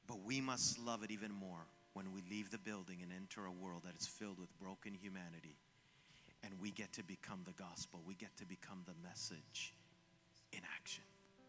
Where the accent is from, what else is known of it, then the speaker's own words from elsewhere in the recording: Montreal, Quebec, Canada; He came from Montreal, I came from Montreal, and we had an instant connection